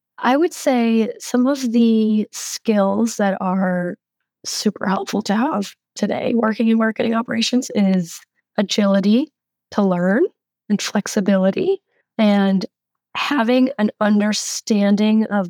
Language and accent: English; United States; moved away as an adult; now in France; But being an American expat in France